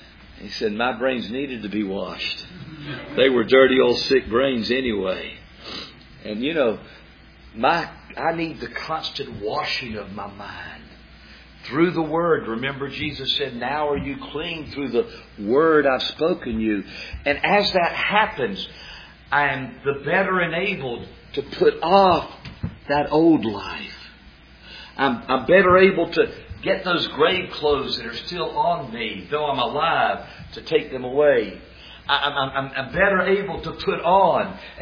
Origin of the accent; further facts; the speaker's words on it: Fayetteville, United States; And that's what happened in my deadness as a 14-year-old growing up in Fayetteville. Beginning 10th grade, 1973, September.